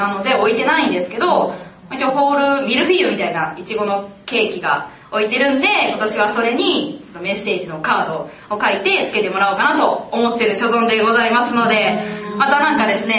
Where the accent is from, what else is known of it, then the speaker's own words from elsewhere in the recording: Kobe, Hyogo, Japan; こちらも誕生日に、あの地元の神戸で有名な